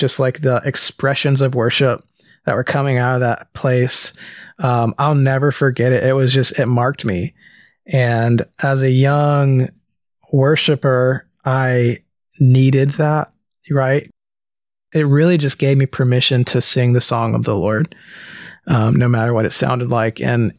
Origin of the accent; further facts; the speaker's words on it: Gastonia, North Carolina, United States; born there; also born or lived in Florida; I was born in North Carolina in Gastonia, but we were living in Florida at the time.